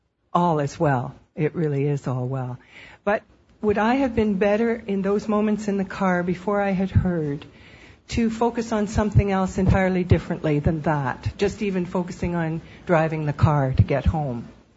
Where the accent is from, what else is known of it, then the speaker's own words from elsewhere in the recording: Canada; I'm from Canada and have three children and a grandchild who live in the States.